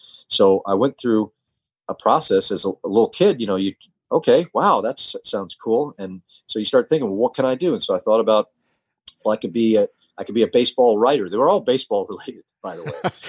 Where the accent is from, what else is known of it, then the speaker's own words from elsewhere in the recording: Atlanta, Georgia, United States; also born or lived in Roswell; I remember I was born in Atlanta, and I remember we lived 10 years real near Piedmont Park. And so I was 10 years old when we moved out to Roswell.